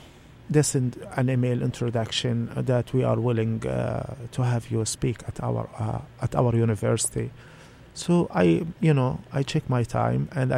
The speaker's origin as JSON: {"language": "English", "region": "Gaza Strip", "country": "Palestine", "tie": "born or raised there", "second_language": "English", "lives_now": "Olympia, United States", "said": "Growing up in Gaza. Growing up seeing orphans."}